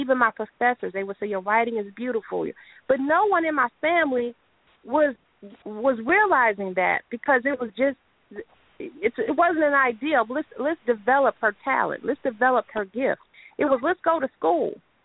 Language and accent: English; the South, United States; I come from the South. The education is a big thing.